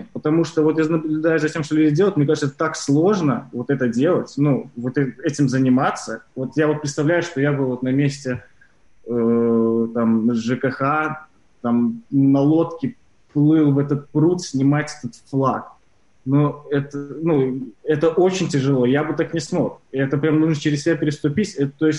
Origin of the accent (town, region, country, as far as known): Belarus